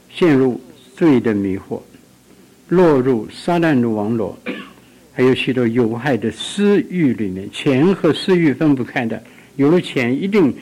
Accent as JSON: {"language": "Chinese", "country": "China", "said": "知足常乐，一个知足的人常常快乐，这是我们中国人也常常说的"}